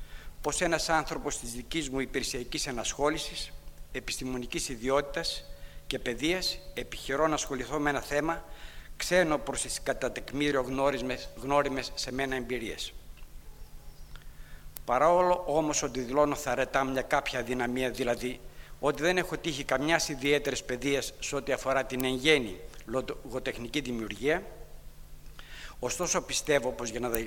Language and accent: Greek; Xanthi, Eastern Macedonia and Thrace, Greece; Άλλοι αρμοδιότεροι και ικανότεροι ίσως μιλήσουν για αυτό το σημαντικό για την πόλη μου γεγονός.